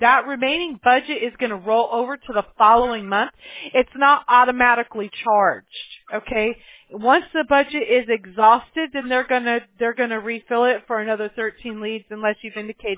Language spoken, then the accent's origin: English; Mobile, Alabama, United States; born there; I was born in Mobile.